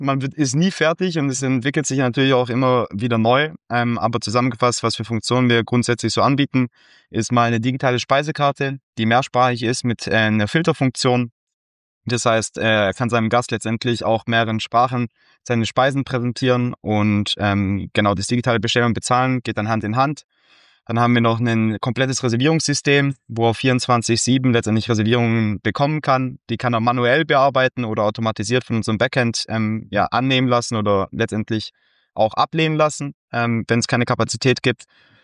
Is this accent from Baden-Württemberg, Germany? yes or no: yes; Esslingen, Baden-Württemberg, Germany; born there; Ich bin gebürtiger Esslinger, das heißt um die Ecke von Stuttgart, deswegen auch leidenschaftlicher VfB-Fan für die, wo zuschauen. Genau, und bin 33 Jahre alt.